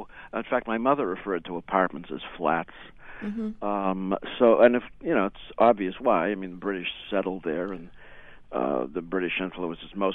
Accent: Boston, Massachusetts, United States; And I'm from Boston.

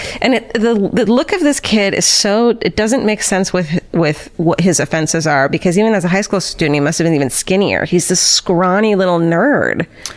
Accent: Irvine, California, United States; I'm from Irvine. We don't have those.

